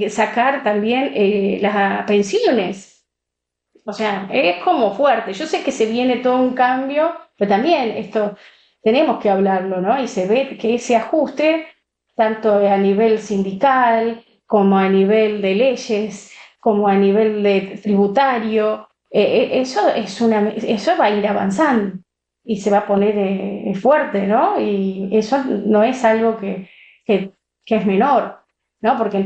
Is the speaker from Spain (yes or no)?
no; Argentina; nosotros como argentinos nos tendremos que adaptar a ese proceso.